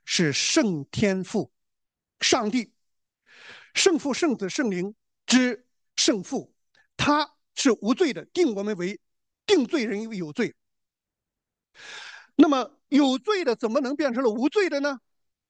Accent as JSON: {"language": "Chinese", "country": "China", "said": "所以我们中国人活得苦死了，是吧？"}